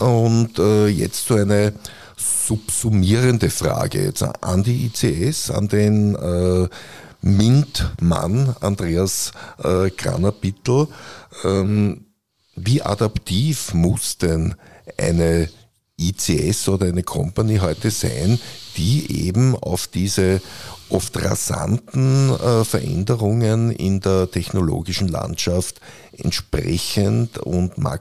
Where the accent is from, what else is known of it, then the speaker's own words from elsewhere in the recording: Hütteldorf, Vienna, Austria; Nein, ich bin aus Hütteldorf.